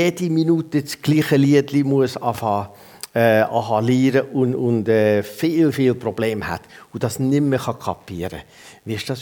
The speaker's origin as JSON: {"language": "German", "country": "Switzerland", "said": "Wir sind Schweizer Bürger, aber wir sind auch Himmelsbürger."}